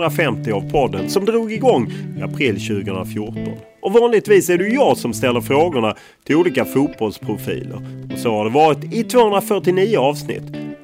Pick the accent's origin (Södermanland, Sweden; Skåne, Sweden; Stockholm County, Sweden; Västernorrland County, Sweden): Skåne, Sweden; Lund; I Lund, i Skåne.